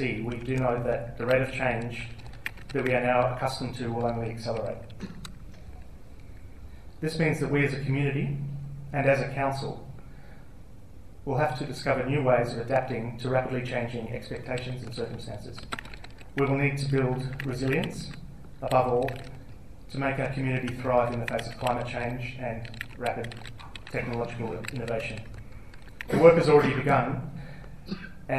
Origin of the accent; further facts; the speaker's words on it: Williamstown, Victoria, Australia; I grew up in Williamstown and now live there again.